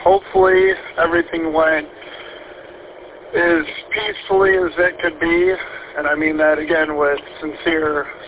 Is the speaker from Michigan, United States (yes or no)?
yes; Hawks, Michigan, United States; Originally I am from Hawks, Michigan, over there by Rogers City, Michigan.